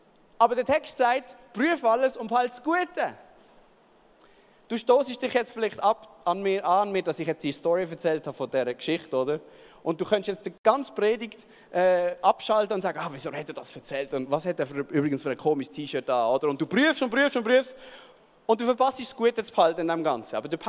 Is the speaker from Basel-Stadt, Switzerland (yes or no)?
yes; Basel, Basel-Stadt, Switzerland; Und wir als Basler, als linke Basler, denken, das Schweinle wird wieder zum Haustierle, oder?